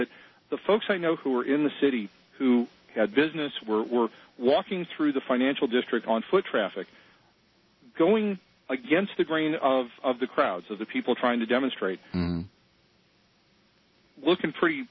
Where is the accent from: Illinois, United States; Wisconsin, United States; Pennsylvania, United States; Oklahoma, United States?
Illinois, United States; Chicago; Well, I grew up in and around Chicago.